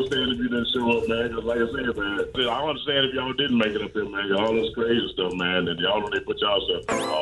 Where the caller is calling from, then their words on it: Martinsville, Virginia, United States; I'm from Martinsville, Virginia.